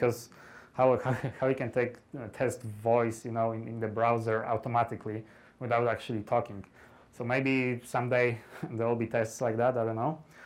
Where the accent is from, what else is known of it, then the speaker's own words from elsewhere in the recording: Poland; I can say, for example, Polish. I'm from Poland.